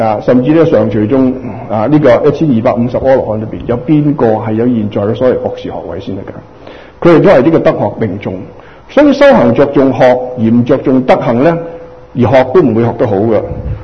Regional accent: China; 但係雖然有呢個圓覺經以及楞嚴經傳到我哋中國，理論上係我哋中國人嘅福報

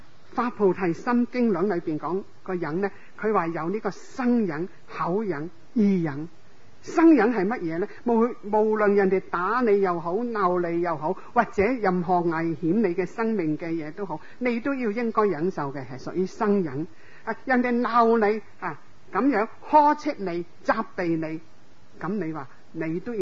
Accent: Hong Kong; 唔系我哋香港人，尤其是唔系美国人可以做得到

